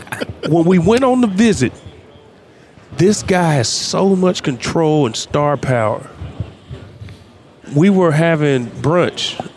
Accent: Oklahoma, United States; I'm from Oklahoma. I've been black my whole life. My mama's black.

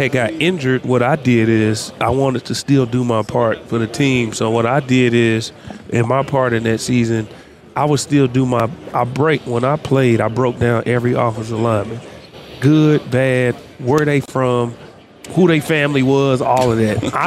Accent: Oklahoma, United States; I'm from Oklahoma. I've been black my whole life. My mama's black.

